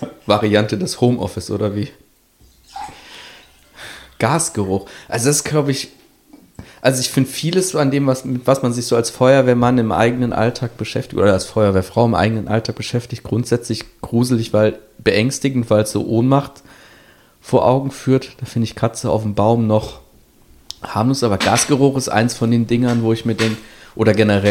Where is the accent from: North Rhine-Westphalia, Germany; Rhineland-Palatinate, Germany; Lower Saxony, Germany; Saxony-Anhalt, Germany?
Rhineland-Palatinate, Germany; Trier; ich kenne das aus meiner Heimat in Trier